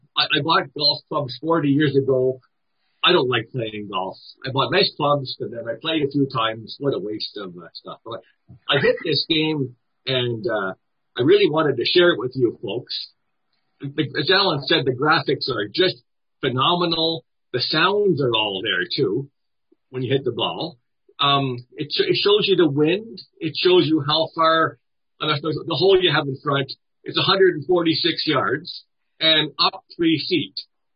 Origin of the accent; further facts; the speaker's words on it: Ottawa, Ontario, Canada; I'm from Ottawa.